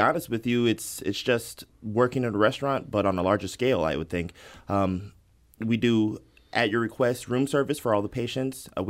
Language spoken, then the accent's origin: English; St. Louis, Missouri, United States; I'm originally from St. Louis, and I've wanted to cook since I was little.